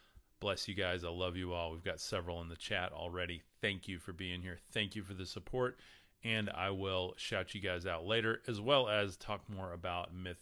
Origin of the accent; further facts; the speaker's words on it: Texas, United States; I'm from West Texas, and I have such a hard time reading this.